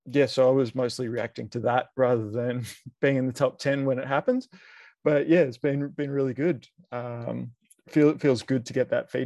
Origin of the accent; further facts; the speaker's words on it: Melbourne, Victoria, Australia; so I'm from Melbourne, 36.